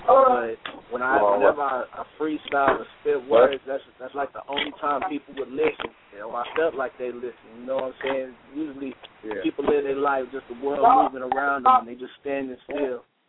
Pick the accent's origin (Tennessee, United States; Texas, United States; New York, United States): Texas, United States; Austin; I was born and raised here in Austin, on the east side. You know, I was raised there with my moms and stuff.